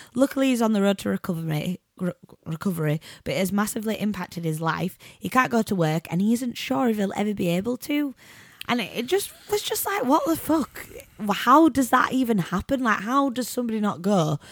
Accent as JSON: {"language": "English", "country": "United Kingdom", "said": "Like, as British people, and I've said it, you've said it, everybody I know like have said it."}